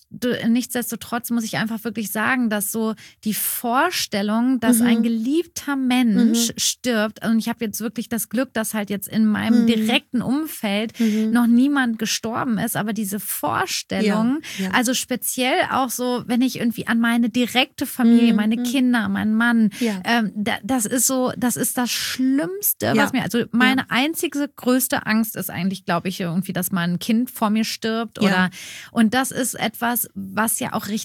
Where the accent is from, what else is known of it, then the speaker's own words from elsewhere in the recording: Witten, North Rhine-Westphalia, Germany; die sind nach Witten in meine alte Heimat gefahren